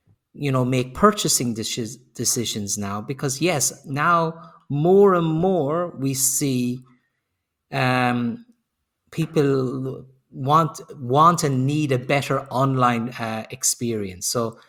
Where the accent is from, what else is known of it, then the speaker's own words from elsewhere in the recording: Ireland; Yeah, no. I maybe it's because I'm Irish. I'm not as tall as, and I expect everybody to be much taller.